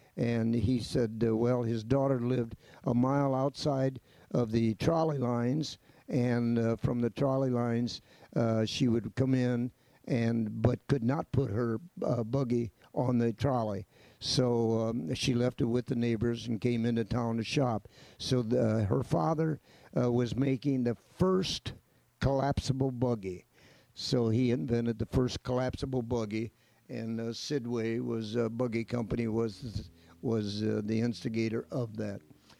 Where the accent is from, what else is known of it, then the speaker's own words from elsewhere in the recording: Elkhart, Indiana, United States; I was born in Elkhart, went to high school in Elkhart, started a business, a shoe store in Elkhart